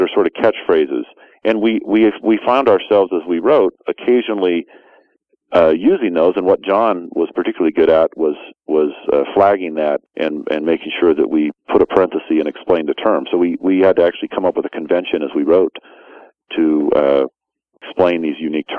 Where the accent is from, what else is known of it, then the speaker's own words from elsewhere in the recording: Utah, United States; I grew up in the Mormon heartland of Utah, and so I'm not sure I had too much experience with that, except for a year in eighth grade where my family lived in Virginia.